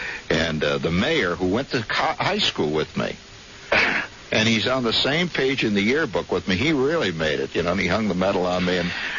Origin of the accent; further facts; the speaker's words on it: Chicago, Illinois, United States; Oh, that's my hometown, you know.